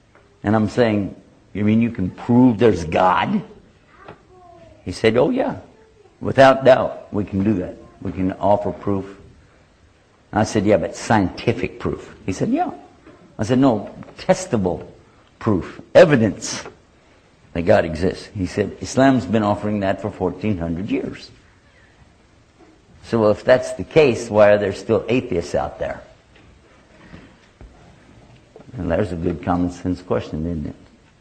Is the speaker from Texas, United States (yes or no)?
yes; Texas, United States; accent: Texan; Although I have to simultaneously translate from my native language of Texan.